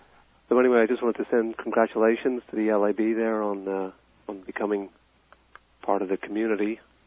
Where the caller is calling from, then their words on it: New Jersey, United States; I'm further away from Berkeley than probably most of your listeners. I'm from New Jersey.